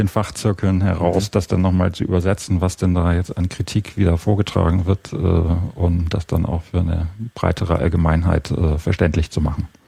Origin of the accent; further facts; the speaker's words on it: East Germany, Germany; Ich komme aus Ostdeutschland, bin jünger als der Verein